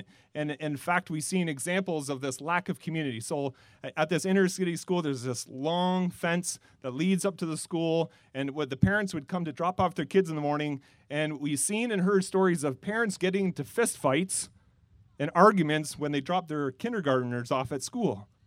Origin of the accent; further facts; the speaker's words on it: Niagara, Ontario, Canada; I grew up right here in Niagara, so it's good to be here with you this morning.